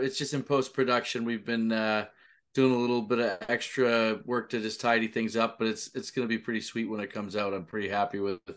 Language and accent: English; Ontario, Canada; also born or lived in Toronto; I'm from Canada, right? So I'm from I was born in Toronto, but I grew up north of Toronto. So 2 hours north.